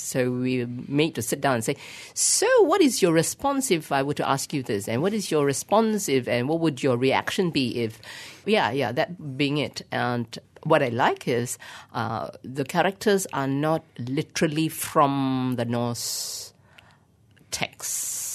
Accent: Malaysia; And we use the word Kepo. So you see, we are very Malaysian.

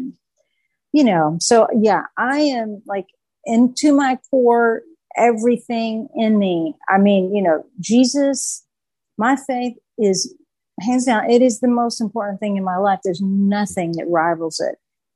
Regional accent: the South, United States; I grew up in the South. I was baptized the First Baptist of Harrogate, where the men all smoked packs of cigarettes out on the front porch

